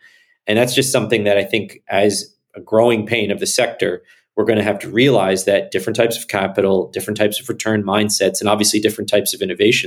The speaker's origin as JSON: {"language": "English", "region": "Appalachia", "country": "United States", "said": "We talk about, and I'm from the Appalachian area."}